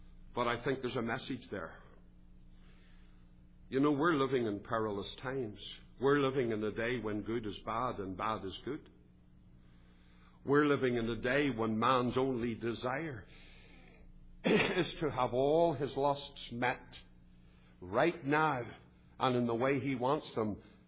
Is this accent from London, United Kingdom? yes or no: no; Northern Ireland, United Kingdom; also born or lived in England; I was brought up in Northern Ireland. I lived in England.